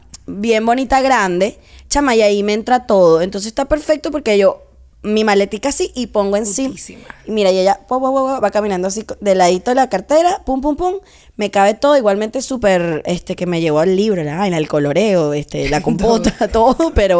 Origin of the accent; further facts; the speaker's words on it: Capital District, Venezuela; yo crecí en Plaza Venezuela de nuevo.